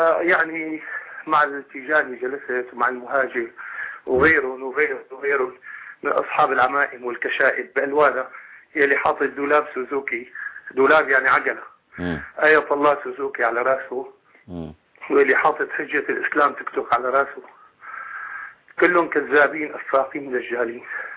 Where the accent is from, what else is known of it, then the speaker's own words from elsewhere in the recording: Syria; now in Egypt; أنا سوري مقيم بمصر.